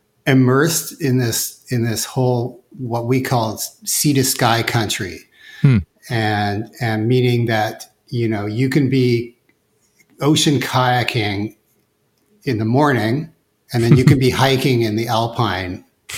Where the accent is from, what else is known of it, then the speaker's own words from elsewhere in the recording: Vancouver, British Columbia, Canada; I'm born and raised in Vancouver, which, like, what makes Vancouver great is just it's a very cosmopolitan city, and it brings in people from all over the world.